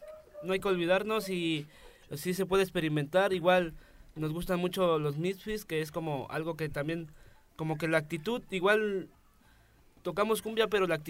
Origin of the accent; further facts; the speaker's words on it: Naucalpan, State of Mexico, Mexico; porque nosotros somos de Naucalpan, en San Bartolo